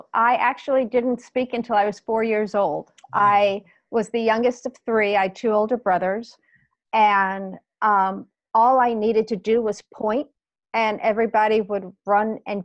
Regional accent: United States; I grew up outside of New York City, went to college in Ohio

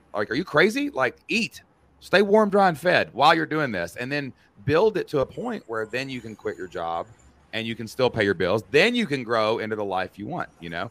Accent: Kentucky, United States; well, son, I'm from Kentucky

